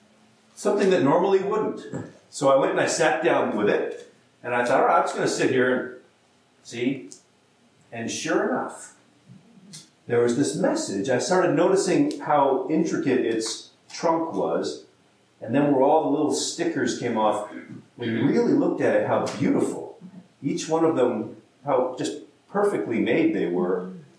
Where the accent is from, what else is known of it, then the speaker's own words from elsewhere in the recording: California, United States; I'm pretty woo, I'm from California